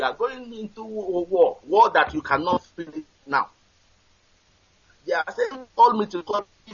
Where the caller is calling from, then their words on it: Senegal; I'm calling from Senegal.